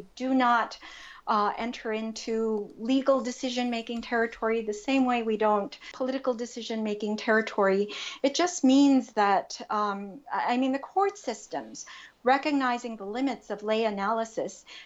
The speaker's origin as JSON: {"language": "English", "town": "New York City", "region": "New York", "country": "United States", "tie": "born or raised there", "said": "I knew about him a little bit from growing up in New York City."}